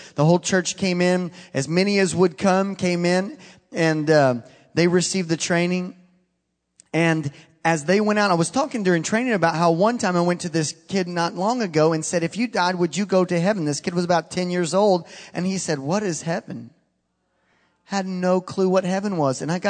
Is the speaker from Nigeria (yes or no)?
no; Fort Worth, Texas, United States; I said, no way, I'm from Fort Worth.